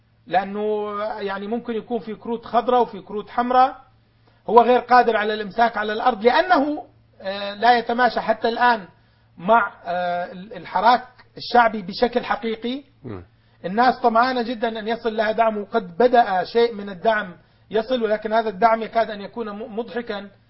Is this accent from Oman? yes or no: no; Syria; نحن كسياسيين سوريين نمثل الحالة السورية كثوار سوريين